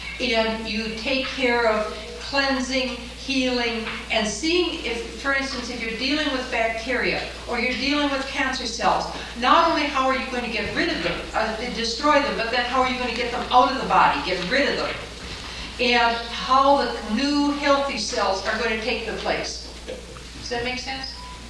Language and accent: English; Minnesota, United States; I come from Minnesota, and my place is always the front lawn.